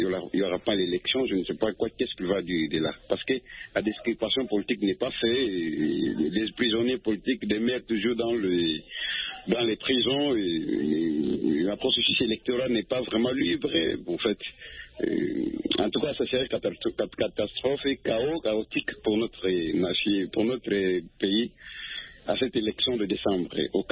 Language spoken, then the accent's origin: French; DR Congo; Je suis congolais.